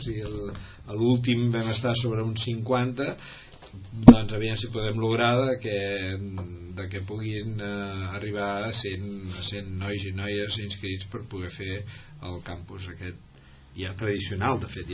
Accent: Lleida, Catalonia, Spain; jo soc de Lleida.

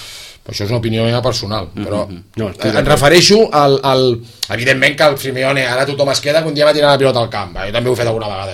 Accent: Sitges, Catalonia, Spain; jo sóc de Sitges

